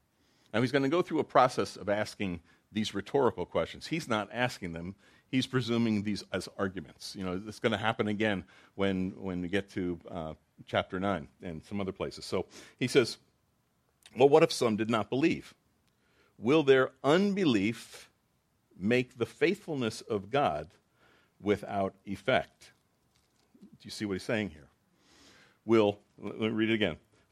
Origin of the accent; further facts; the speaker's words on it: New Jersey, United States; also born or lived in Long Island; I grew up in North Jersey, Long Island.